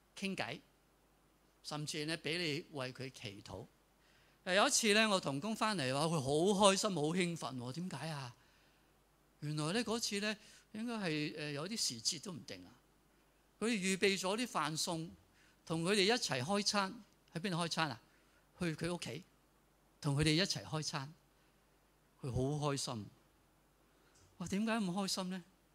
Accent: Hong Kong; 我哋香港人好知道啊，接待一个陌生人咧要好谨慎啊

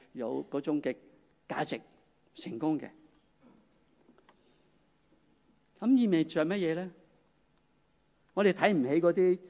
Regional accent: Hong Kong; 我哋香港人

